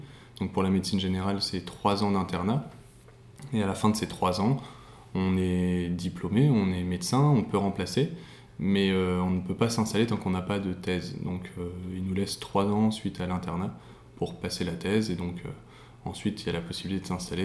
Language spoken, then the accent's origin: French; Lille, Hauts-de-France, France; now in Compiègne, France; je m'installais dans la région, que je ne connais absolument pas, je viens de Lille. J'ai suivi ma compagne pour habiter à Compiègne